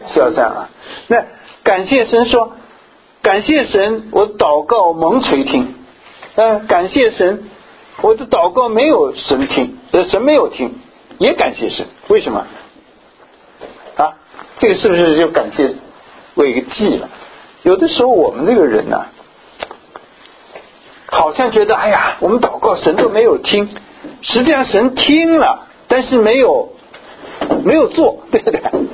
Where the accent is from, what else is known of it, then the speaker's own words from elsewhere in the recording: China; 这个有点就像我们中国人的眼睛一样，我们中国是不是黑的，对不对？